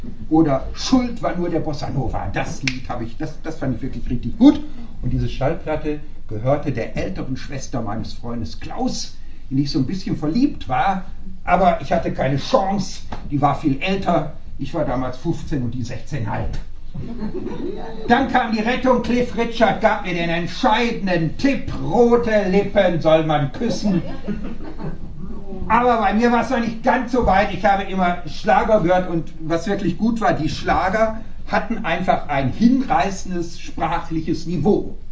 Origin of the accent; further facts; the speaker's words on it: Essen, North Rhine-Westphalia, Germany; ich komme aus Essen, aus so einer Katholenfamilie.